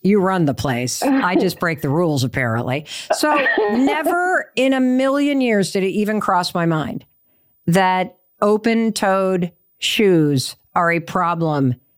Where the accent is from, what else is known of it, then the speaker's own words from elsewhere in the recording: Northeast, United States; You know, we're all from the Northeast.